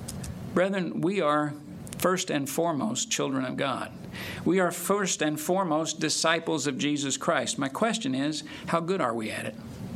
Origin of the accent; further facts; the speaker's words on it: Springfield, Missouri, United States; And I grew up in Missouri, and I spent the years from the age of 5 until about 11 in Springfield, which is just north of Branson.